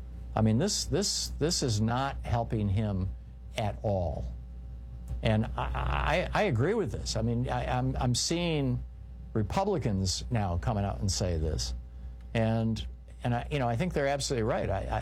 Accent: Midwest, United States; Nah, I grew up in the Midwest, you know, it's not racism.

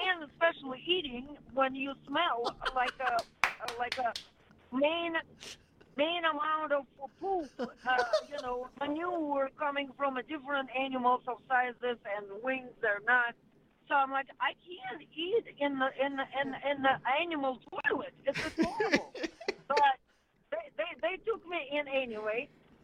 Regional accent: Russia; now in Wisconsin, United States; Well, you know, I'm from Russia, but I'm here as of 1995, so I consider myself a Wisconsinite already.

